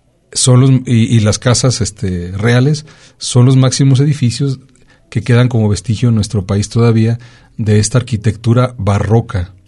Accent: Mexico; los mexicanos

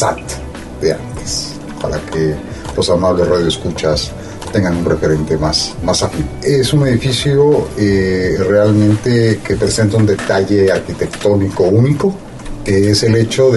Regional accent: Momax, Zacatecas, Mexico; yo soy aquí de Momax, no soy de Bolaños

